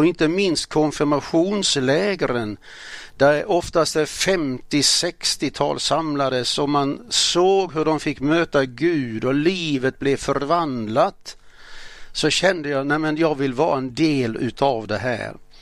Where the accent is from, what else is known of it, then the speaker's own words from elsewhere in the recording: Åsljunga, Skåne, Sweden; Jag är född i Skåne. I metropolen Åsljunga som ligger i Örkeljunga kommun. Jag växte upp på en plats där det samlades mycket folk året om. Mina föräldrar var föreståndare på en missionsgård.